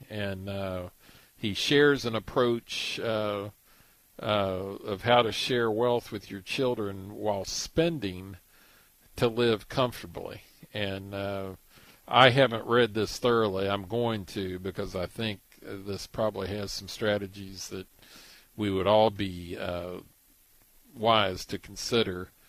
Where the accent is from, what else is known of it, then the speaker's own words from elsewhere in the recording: Pasadena, California, United States; I grew up over in Pasadena